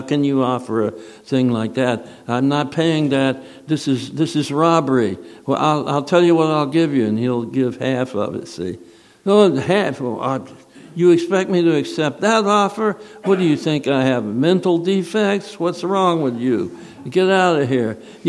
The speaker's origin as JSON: {"language": "English", "region": "Southern United States", "country": "United States", "said": "Daddy. I'm from the South, Daddy."}